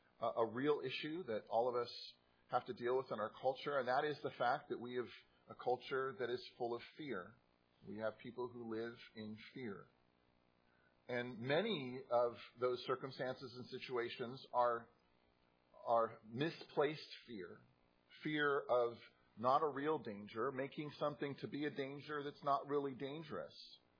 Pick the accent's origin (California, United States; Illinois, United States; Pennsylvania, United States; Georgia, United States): California, United States; I'm from California, and so periodically the lifeguards there will tell you that it's dangerous to go out in the water because of riptides.